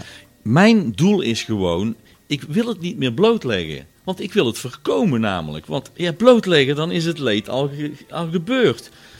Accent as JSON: {"language": "Dutch", "town": "Tilburg", "region": "North Brabant", "country": "Netherlands", "tie": "born or raised there", "said": "Ik ben groot geworden in Tilburg met mijn Lijst …."}